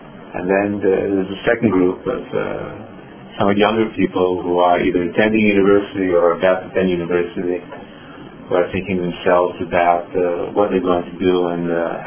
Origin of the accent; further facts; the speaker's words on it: New York City, New York, United States; growing up in New York City, were the city colleges.